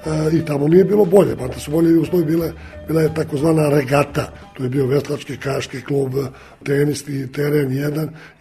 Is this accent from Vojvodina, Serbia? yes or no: yes; Srpska Crnja, Vojvodina, Serbia; born there; Rođen sam u Srpskoj Crni